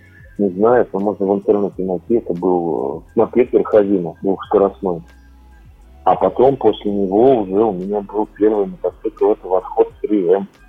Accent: Tambar, Kemerovo Oblast, Russia; Родился я недалеко, тоже в Сибири, в Кемеровской области, родился в поселке Тамбар. Там же и учился, закончил среднюю школу.

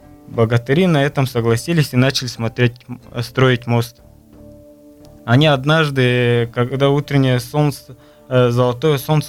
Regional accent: Chaposh, Altai Krai, Russia; also born or lived in Ortolyk; я родился в Республике Алтай, в Кашагачинском районе, село Ортулых. Когда мне исполнилось, наверное, года два, мы переехали в Чемальский район, село Чапош. Там, ну, это более такой туристический район.

